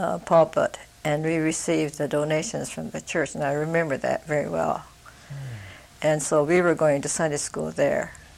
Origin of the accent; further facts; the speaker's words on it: Portland, Oregon, United States; When I was growing up in Northwest Portland